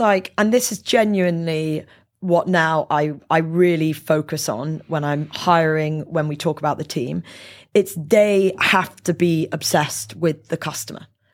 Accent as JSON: {"language": "English", "region": "England", "country": "United Kingdom", "said": "as English people"}